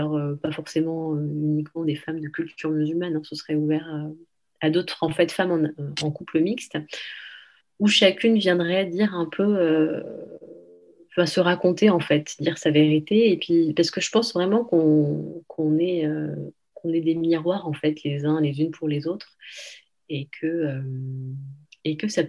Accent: France; born there; je suis née en France, donc déjà, enfin, je me sens aussi, enfin, autant française que tunisienne. Après, je vis en France, mes enfants vivent en France

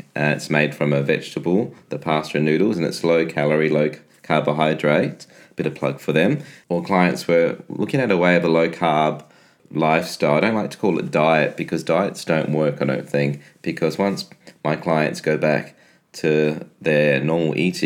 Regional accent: Adelaide, South Australia, Australia; also born or lived in Sydney; I grew up in Adelaide, at Henley Beach, and I moved to Sydney when I was younger, in my teens. Then moved back to Adelaide

